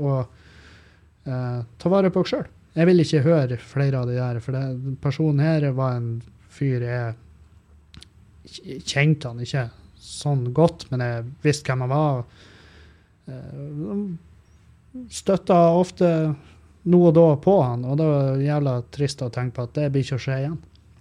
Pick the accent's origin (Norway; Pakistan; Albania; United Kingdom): Norway; Meløy, Nordland; Jeg kommer fra Meløy. Masse heimbrent når jeg vokste opp.